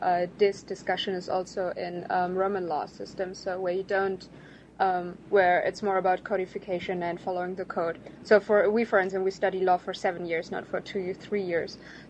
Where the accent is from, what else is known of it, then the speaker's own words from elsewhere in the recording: Germany; I'm from Germany, so we have a different law system there